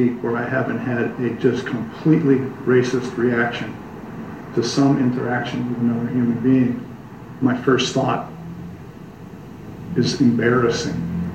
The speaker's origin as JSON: {"language": "English", "region": "Indiana", "country": "United States", "tie": "born or raised there", "said": "I was raised in Indiana, Indiana has more Ku Klux Klan members per capita than any state north of the Mason-Dixon line."}